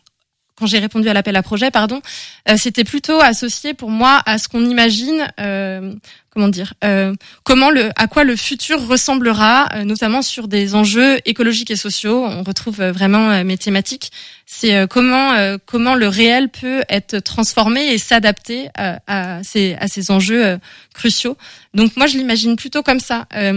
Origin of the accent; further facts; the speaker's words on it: Le Fief-Sauvin, Pays de la Loire, France; J'ai grandi dans les Mauges, avec tout un petit circuit. Donc, ma commune d'origine, c'est le Fief-Sauvin. Et après, j'ai fait mon collège et mon lycée à Beaupréau, comme on dit chez nous.